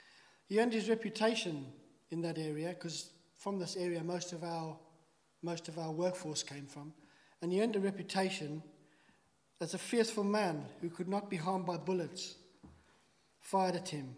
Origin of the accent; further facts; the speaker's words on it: Zimbabwe; As you know, I was born in Zimbabwe. I grew up on a farm